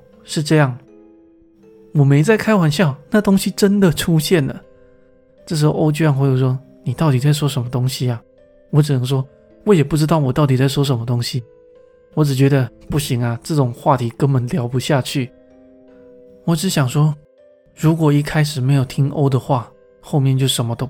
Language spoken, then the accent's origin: Chinese; Saitama, Japan; 我的老家在埼玉县